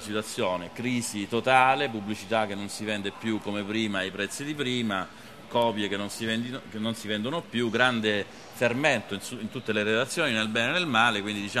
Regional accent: Sicily, Italy; also born or lived in Milan / Bologna; sono siciliano, ho vissuto a Milano e a Bologna

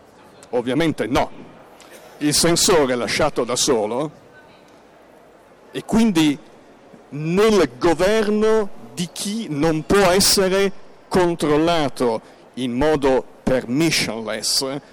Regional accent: Milan, Lombardy, Italy; mi scuso, io sono milanese, quindi la pronuncerò ovviamente in modo milanese

